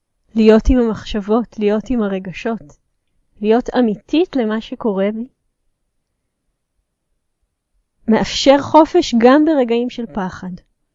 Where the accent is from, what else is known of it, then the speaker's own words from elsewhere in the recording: Jerusalem, Jerusalem District, Israel; אז חשוב לציין כאן שאני גדלתי בירושלים, גרתי בירושלים עד לפני בערך 10 שנים